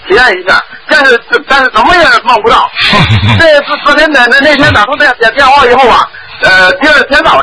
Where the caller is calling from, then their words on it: Qinhuangdao, Hebei, China; 我台长，我是大陆的，秦皇岛的。